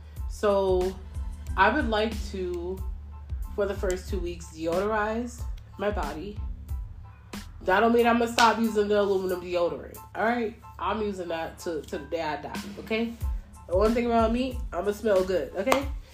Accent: Mount Vernon, United States; This is when I was living back in my hometown in Mount Vernon.

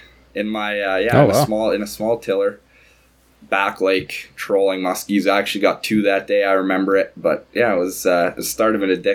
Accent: Kenora, Ontario, Canada; I grew up in Kenora, Ontario, Sunset Country.

